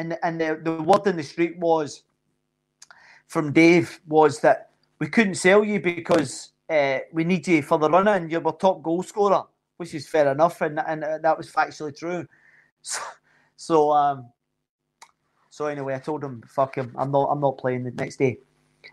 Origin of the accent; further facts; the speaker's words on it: Scotland, United Kingdom; I'm Scottish.